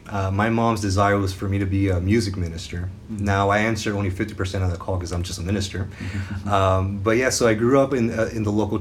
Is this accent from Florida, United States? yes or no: yes; Miami, Florida, United States; Growing up in Miami, Florida, you know, we have, especially being from a Peruvian family, we eat different types of food